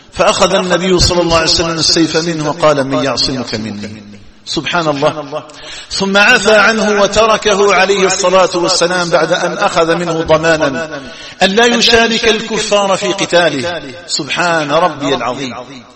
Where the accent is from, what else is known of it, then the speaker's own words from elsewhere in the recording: Algeria; أن تجعل بلدنا الجزائر آمنا مطمئنا وسائر بلاد